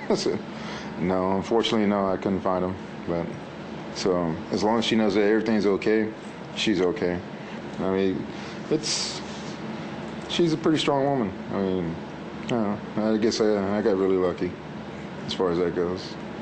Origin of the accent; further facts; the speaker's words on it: Victoria, Texas, United States; now in Richmond Hill, United States; I'm from Victoria, Texas. I've been in the Army for 19 years, currently living in Richmond Hill, Georgia.